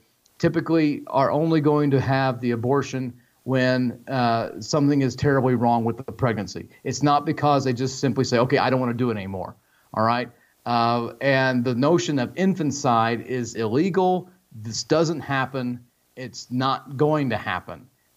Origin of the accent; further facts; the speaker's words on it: Indiana, United States; You know, I grew up in Southwest Indiana, and I spent a lot of my time there as a young man and growing up and all that.